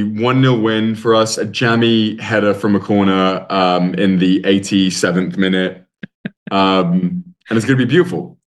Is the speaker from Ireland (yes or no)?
yes; Ireland; I as an Irishman, are you United or are you Liverpool?